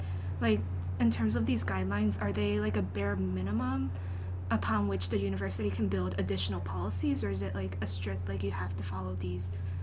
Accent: Michigan, United States; I come from Michigan

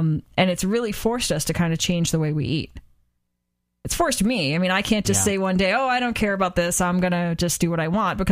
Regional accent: Midwest, United States; we grew up in the Midwest, not far from Chicago, where everything's breaded and fried

